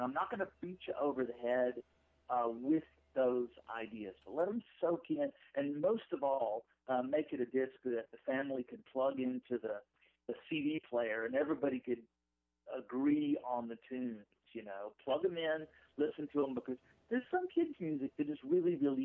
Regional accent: Alabama, United States; One of the things about growing up in Northwest Alabama and the Shoals is I do believe that artistically there is an impulse that in the community that says if it's theater, follow it.

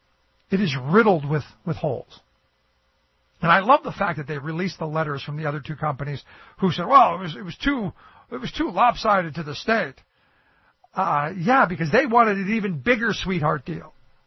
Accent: Cleveland, Ohio, United States; They're going to end up at, you know, like where I grew up in Cleveland.

